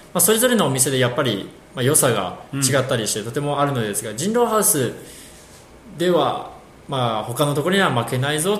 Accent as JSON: {"language": "Japanese", "region": "Kumamoto", "country": "Japan", "lives_now": "Tokyo, Japan", "said": "僕も出身は熊本なのですが"}